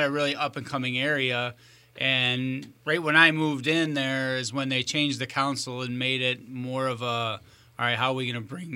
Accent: Lansing, United States; I originally grew up in Lansing. I went to school at Mount Carmel.

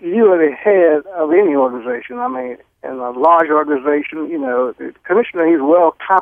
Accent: Baltimore, Maryland, United States; because I grew up in Baltimore and I spend most of my time in Baltimore

